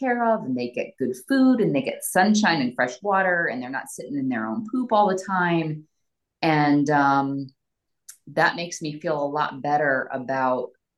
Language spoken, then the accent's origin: English; New Jersey, United States; now in Massachusetts, United States; I kind of grew up with it. Yeah. And I came up from New Jersey, which is the garden state, and came up to Massachusetts.